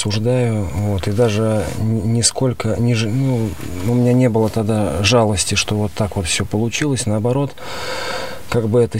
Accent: Chapayevsk, Samara Oblast, Russia; мне 40 лет сейчас. Сам я родом из Чапаевска. Это такой город небольшой, недалеко от Самары, Самарская область.

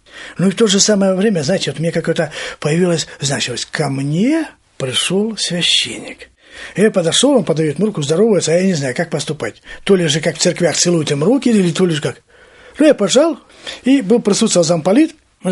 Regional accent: Ukraine; born there; потому что я родился на Украине.

